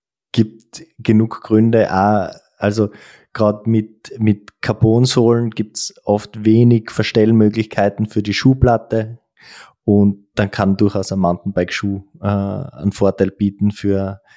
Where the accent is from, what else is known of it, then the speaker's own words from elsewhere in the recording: Austria; wir sind ja Österreicher, Schluchtenscheißer sozusagen.